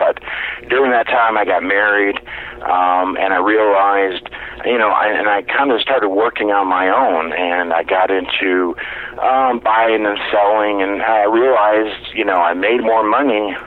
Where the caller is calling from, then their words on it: Oklahoma City, Oklahoma, United States; Well, I'm in Oklahoma City, where I live and broadcast from.